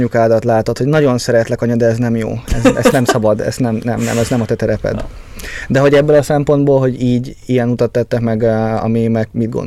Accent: Dánfok, Békés, Hungary; életemben nem láttam Dánfokon ennyi embert, pedig ott nőttem fel.

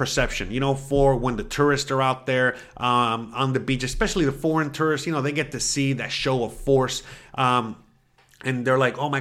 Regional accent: Miami, Florida, United States; I'm from Miami and, you know, in Miami we have police officers

